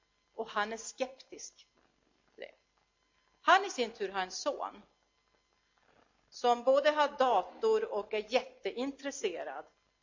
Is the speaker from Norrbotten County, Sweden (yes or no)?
yes; Kalix, Norrbotten County, Sweden; born there; Jag är född i Kalix i Norrbotten.